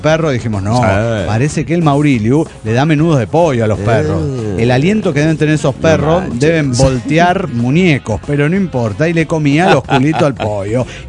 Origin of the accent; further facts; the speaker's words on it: Guadalajara, Jalisco, Mexico; de Guadalajara, México.